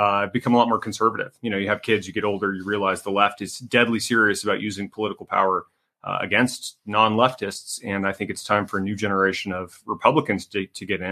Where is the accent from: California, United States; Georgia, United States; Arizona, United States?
Arizona, United States; I grew up in Arizona, where I'm running for U.S. Senate right now.